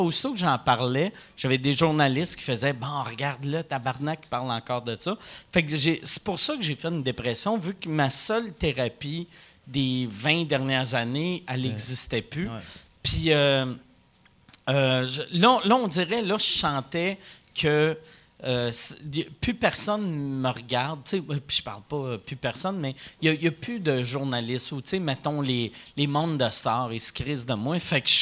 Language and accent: French; Rosemont, Quebec, Canada; moi, j'ai grandi à Rosemont.